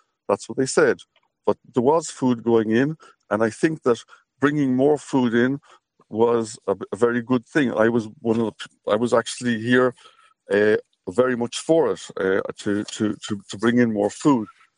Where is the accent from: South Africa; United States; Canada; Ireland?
Ireland; we in Ireland, I'm still Irish